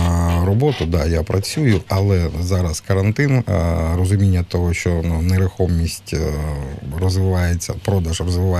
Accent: Kharkiv Oblast, Ukraine; born there; я народився у Харківській області, але зареєстрований я у Донецькій області.

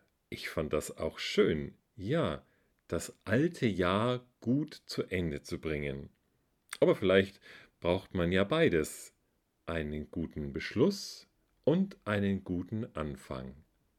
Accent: Munich, Bavaria, Germany; Ich bin in München groß geworden.

